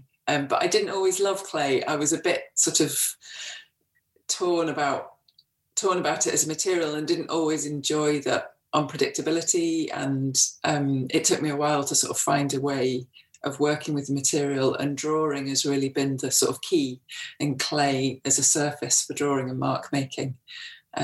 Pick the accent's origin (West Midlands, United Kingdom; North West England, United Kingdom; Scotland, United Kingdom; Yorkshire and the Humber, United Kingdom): Yorkshire and the Humber, United Kingdom; Wakefield; Well, I grew up in Wakefield in West Yorkshire